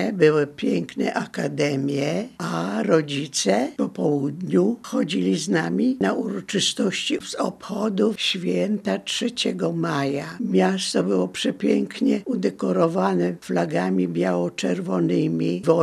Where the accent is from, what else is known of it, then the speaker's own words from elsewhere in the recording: Lviv, Lviv Oblast, Ukraine; Urodziłam się we Lwowie, mój ojciec był wojskowym, mieszkaliśmy w blokach wojskowych przy ulicy Świętokrzyskiej 34.